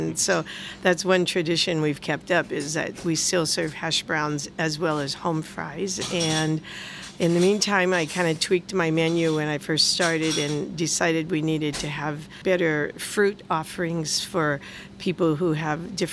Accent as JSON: {"language": "English", "town": "Reedley", "region": "California", "country": "United States", "tie": "born or raised there", "lives_now": "Morro Bay, United States", "said": "Yes, I did. I grew up in Reedley, California, and I was formerly a teacher over there. And when our kids grew up and my husband retired, we decided to move over here to the coast, and that's how we ended up in Morro Bay."}